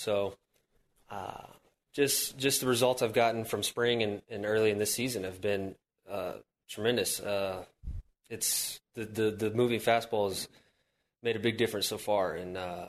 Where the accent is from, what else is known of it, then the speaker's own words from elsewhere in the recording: Florida, United States; me being born and raised in Florida, I mean, you know, you can play year round.